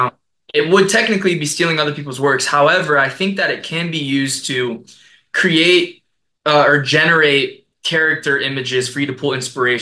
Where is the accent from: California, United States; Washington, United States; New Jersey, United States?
California, United States; it's set in my hometown of Orange County, primarily in Laguna Beach